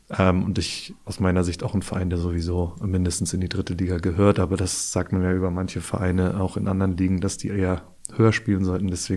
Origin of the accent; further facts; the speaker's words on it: Glinde, Schleswig-Holstein, Germany; Ich komme aus Glinde, bin da geboren. Wenn mich Leute fragen, wo ich herkomme, dann sage ich immer, ich bin Hamburger